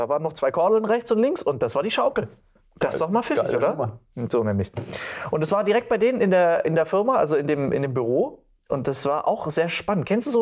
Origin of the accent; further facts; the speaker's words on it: Cologne, North Rhine-Westphalia, Germany; Ich komme aus Köln